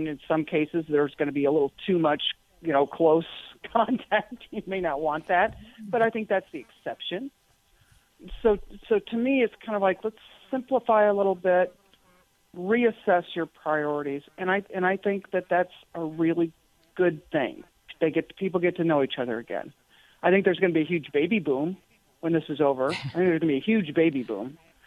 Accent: Iowa, United States; Yeah, I mean, I grew up in Iowa. You find simple ways to entertain yourself, right?

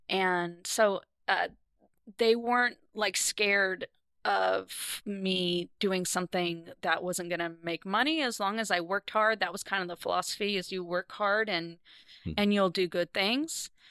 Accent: California, United States; also born or lived in Nebraska City, Nebraska; I grew up in all over the place. I was born in Nebraska City, Nebraska. But at infancy, what we relocated to Southern California.

